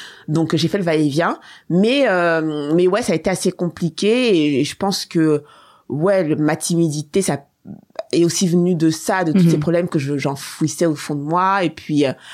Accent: France; moi j'ai grandi en France et tout, mais une fois que je passais le pas de la maison, j'étais en Côte d'Ivoire.

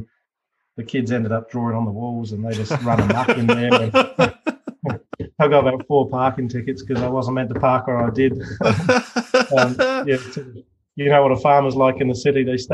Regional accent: Hereford, West Midlands, United Kingdom; growing up in Hereford, going to Radnor, and then this, it's huge

